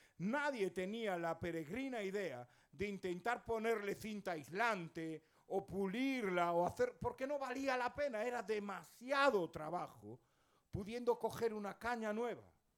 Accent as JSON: {"language": "Spanish", "region": "Galicia", "country": "Spain", "said": "Yo que soy gallego de toda la vida, soy made in Galicia"}